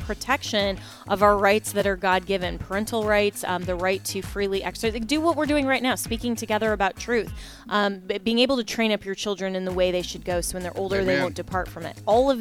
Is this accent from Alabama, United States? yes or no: no; Colorado, United States; We're seeing in my home state of Colorado that there's a bill